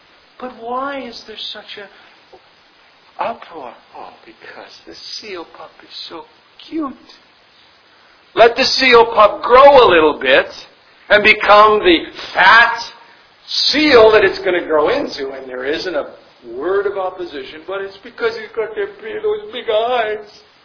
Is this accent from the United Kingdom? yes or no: no; Canada; because I'm from Canada.